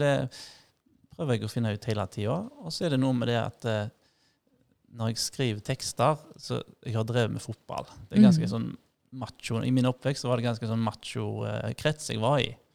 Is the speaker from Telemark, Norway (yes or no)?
no; Haugesund, Rogaland, Norway; also born or lived in Tromsø / Stavanger; Født og oppvokst i Haugesund, forskjellige steder. Og så var jeg på lærerskole i Tromsø og fant kona mi Elin. Og så flyttet vi til Stavanger noen år. Og så rundt år 2000 så flyttet vi hjem til Kolnes.